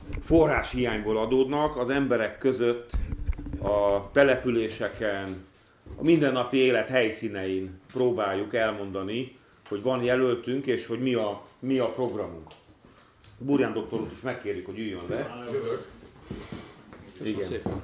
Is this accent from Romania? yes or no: yes; Transylvania, Romania; erdélyiek is, mind a két közösségért harcolni akarunk.